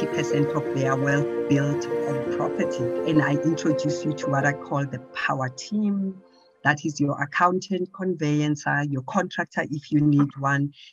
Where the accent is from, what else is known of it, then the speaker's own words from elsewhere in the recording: Johannesburg, Gauteng, South Africa; I am from Johannesburg.